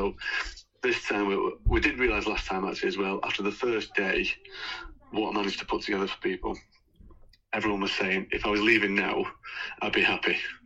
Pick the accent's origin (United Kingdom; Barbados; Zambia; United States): United Kingdom; Manchester, North West England; Because obviously I'm from Manchester